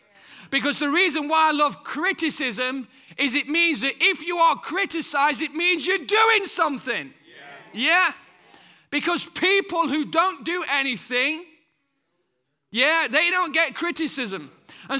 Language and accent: English; United Kingdom; Sorry, I know we're British, but hey, I'm preaching Bible tonight.